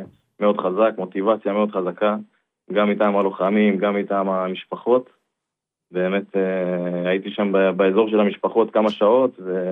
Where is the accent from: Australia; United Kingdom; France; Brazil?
Brazil; Hebrew is a second language; now in Israel; אני בעצם עליתי לארץ מברזיל ב-2009.